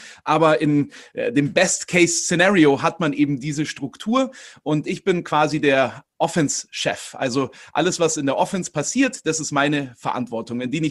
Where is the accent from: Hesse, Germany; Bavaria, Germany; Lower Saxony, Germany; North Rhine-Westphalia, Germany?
Bavaria, Germany; Königsbrunn; Ich komme aus Königsbrunn, das ist bei Augsburg. Und da bin ich auch aufgewachsen, im Umkreis geboren und verbringe eigentlich schon den Großteil meines Lebens hier.